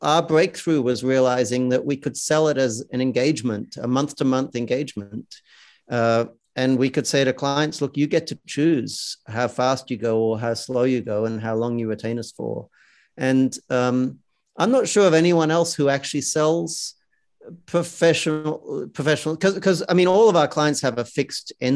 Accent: Australia; also born or lived in United Kingdom; Australia. Yeah. I was born in the UK, grew up in Australia.

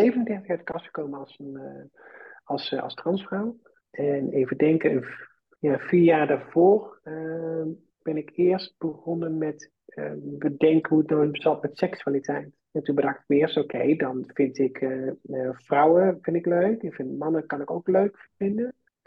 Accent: Baarle-Nassau, North Brabant, Netherlands; Ik kom uit Tilburg. En mijn voornaamwoorden zijn zij haar. Ik kom eigenlijk uit een heel klein dorpje. Ook in de buurt van Tilburg, Baarle-Nassau, kom ik eigenlijk vandaan.

